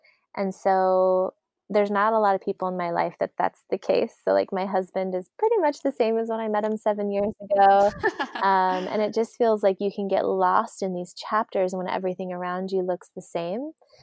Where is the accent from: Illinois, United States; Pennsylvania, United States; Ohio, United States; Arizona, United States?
Arizona, United States; You know, we grew up in Arizona, so that kind of Native American foundation is in us as well.